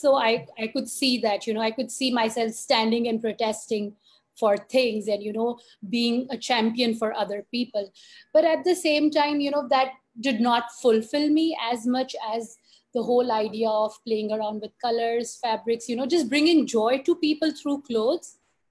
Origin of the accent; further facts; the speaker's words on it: India; So, I grew up in India.